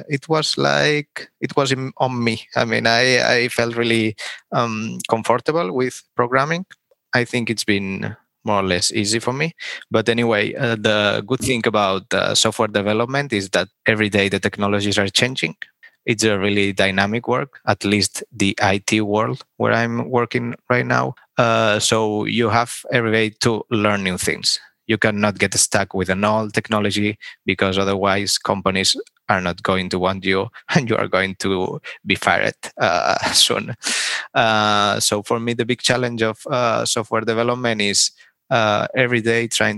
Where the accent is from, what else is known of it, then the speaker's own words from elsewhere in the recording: Balearic Islands, Spain; also born or lived in Barcelona / Stockholm / Madrid; I'm from Spain. I'm 30 years old. I'm currently living in an island called Mallorca. It's really known for its touristic holidays. I live most of my life here in Mallorca